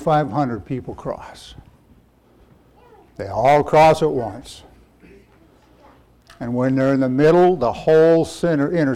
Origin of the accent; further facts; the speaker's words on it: Grand Junction, Colorado, United States; now in Phoenix, United States; I grew up in Grand Junction, Colorado, as most of you know, maybe some out there don't know, and I moved to Phoenix in 1972.